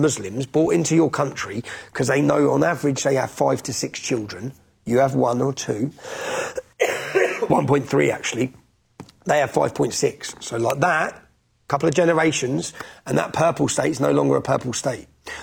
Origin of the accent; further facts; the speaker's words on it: Luton, East of England, United Kingdom; Because I'm from Luton, a town that's been destroyed.